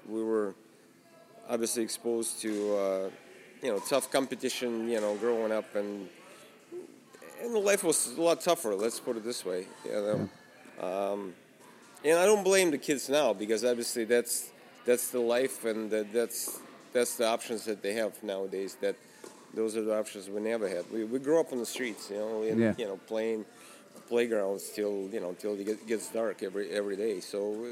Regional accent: Russia; I am definitely growing up in Russia and, being exposed to those different situations

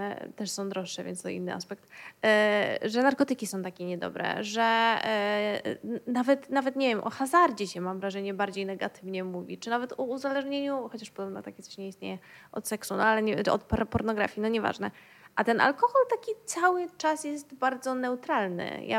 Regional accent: Toruń, Kuyavian-Pomeranian Voivodeship, Poland; tak jak ustaliliśmy, pochodzę z Torunia

